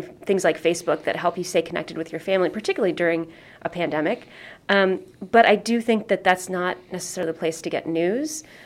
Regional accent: Kentucky, United States; I grew up in Kentucky, and so sometimes when I tell students that, they look at me like I've got three heads.

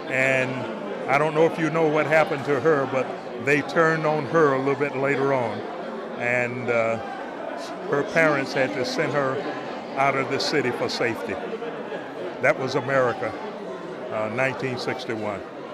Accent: St. Augustine, Florida, United States; I had been participating in sit-ins and doing little things on my own in my hometown of St. Augustine to say no to that particular system.

